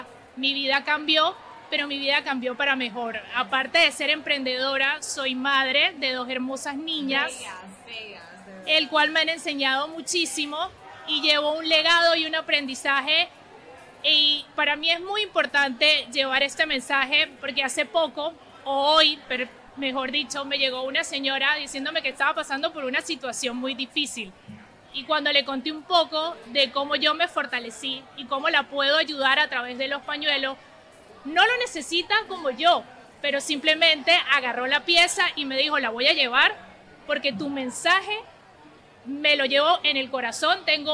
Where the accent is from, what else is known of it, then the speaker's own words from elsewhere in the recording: Venezuela; Soy venezolana.